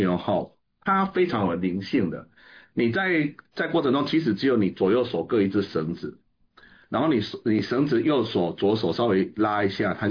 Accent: Yunlin County, Taiwan; also born or lived in Taichung; 从我小时候就是在云林非常非常靠近浊水溪的一个小村庄里面长大的，

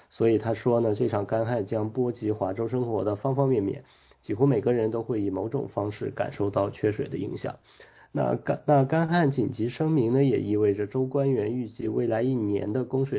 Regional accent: Seattle, Washington, United States; 那我们西雅图人呢要一个经常挂在嘴边的就是说冬天这个很湿冷很潮湿

